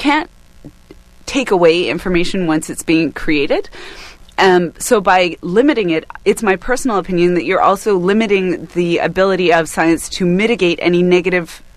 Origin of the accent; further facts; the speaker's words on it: British Columbia, Canada; they are supposed to live in the wild, where I grew up in the South Okanagan, which also, you know, created a lot of nightmares.